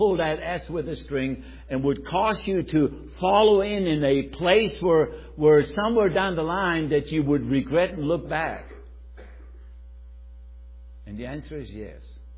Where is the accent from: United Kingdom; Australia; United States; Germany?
Germany; We used to have a little picture in our house where I was raised up in Germany.